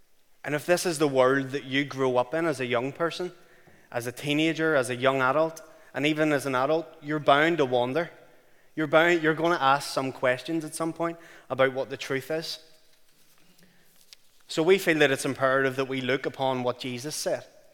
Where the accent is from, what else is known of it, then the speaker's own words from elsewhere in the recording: Belfast, Northern Ireland, United Kingdom; because I'm from the Shankill, that you probably don't understand it. … I'm from Belfast, for those of you who don't know much about me.